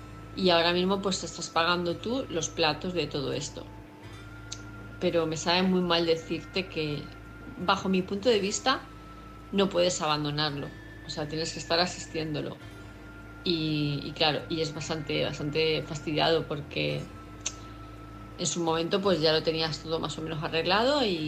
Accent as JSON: {"language": "Spanish", "town": "Palma", "region": "Balearic Islands", "country": "Spain", "said": "de Palma de Mallorca"}